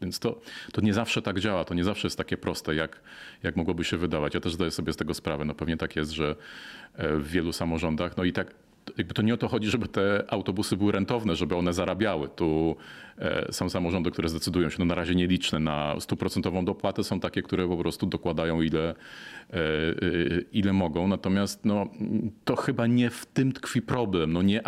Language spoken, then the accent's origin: Polish; Bełchatów, Łódź Voivodeship, Poland; Ja jestem z Bełchatowa, to jest miasto, które wprowadziło jakiś czas temu komunikację miejską darmową.